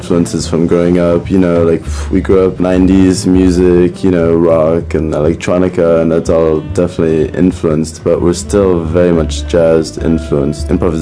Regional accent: California, United States; moved away; We're both originally from California. I'm also French and South American.

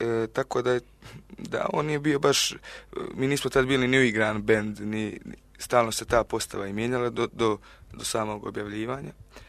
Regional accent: Herzegovina, Bosnia & Herzegovina; Pa, mislim, mi smo iz Hercegovine i sviramo reggae

